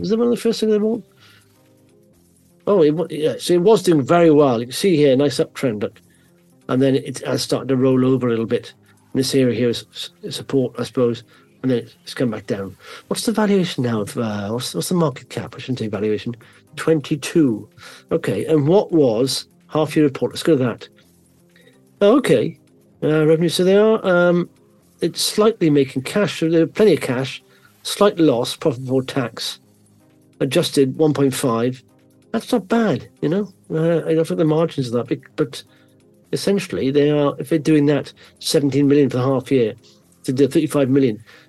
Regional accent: Wales, United Kingdom; I'm from Wales.

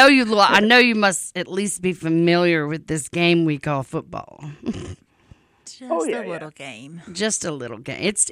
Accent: Louisiana, United States; Well, I'm from Louisiana, and we have LSU. Go Tigers.

